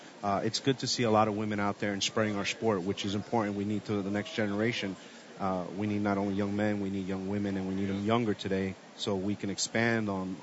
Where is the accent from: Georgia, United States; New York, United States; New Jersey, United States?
New Jersey, United States; Hackensack; also born or lived in Colombia; No, I grew up in Hackensack, New Jersey, a Spanish kid. Came here from Colombia when I was two. My parents so were looking for the American dream.